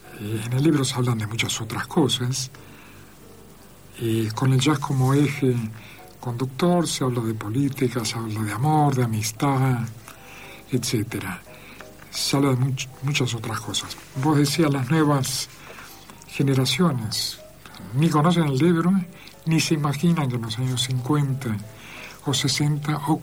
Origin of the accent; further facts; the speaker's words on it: Argentina; moved away; momento en el que emigré de Argentina para estar casi 40 años afuera.